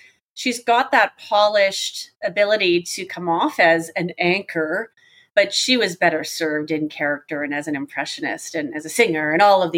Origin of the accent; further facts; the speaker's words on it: Canada; in my mind as a Canadian